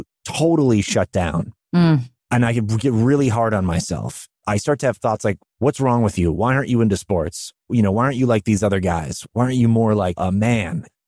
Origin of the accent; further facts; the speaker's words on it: Chicopee, Massachusetts, United States; also born or lived in Longmeadow, Massachusetts; We moved to this from Chicopee, Massachusetts, which is a very blue collar town, to a more affluent part of Massachusetts, Longmeadow, Massachusetts.